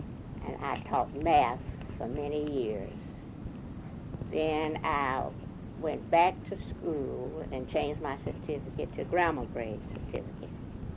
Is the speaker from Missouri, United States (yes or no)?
no; Winston-Salem, North Carolina, United States; And he was from Henderson and I was from Winston-Salem.